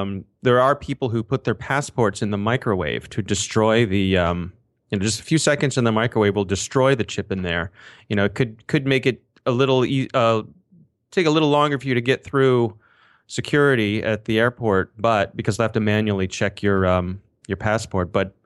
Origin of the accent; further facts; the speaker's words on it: Ellicott City, Maryland, United States; I happen to live right near Ellicott City, Maryland. It is my hometown.